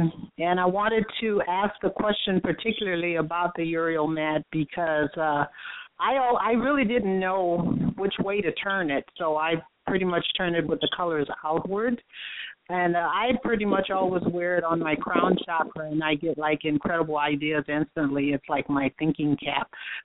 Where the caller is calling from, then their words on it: Houston, Texas, United States; I'm calling from Houston this time. I'm usually listening to your incredible show from California, but I'm calling from Houston.